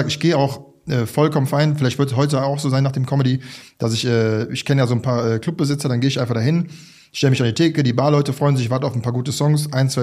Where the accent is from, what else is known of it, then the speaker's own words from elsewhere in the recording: Germany; Ich bin als Erster ein Deutscher.